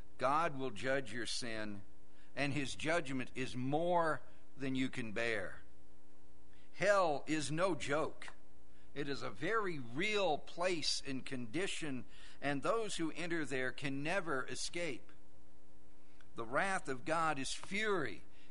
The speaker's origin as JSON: {"language": "English", "country": "United States", "said": "But yes, I'm an American. I love this country."}